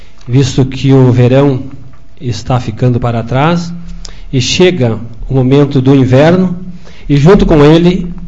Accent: Várzea do Agudo, Brazil; Várzea do Agudo é minha terra natal, né?

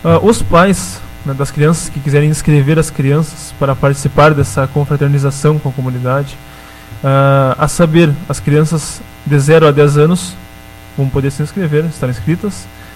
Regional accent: Alegrete, Rio Grande do Sul, Brazil; now in Agudo, Brazil; Eu venho de Alegrete, né, com a missão de ser o enfermeiro da UBS Tia Laurinha. Estou há um mês e alguns dias na cidade

